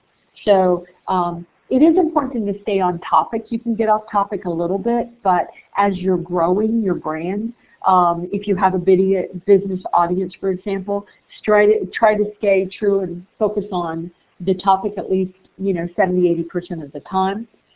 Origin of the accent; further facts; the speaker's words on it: Florida, United States; I'm from Florida. You know, we typically don't have earthquakes.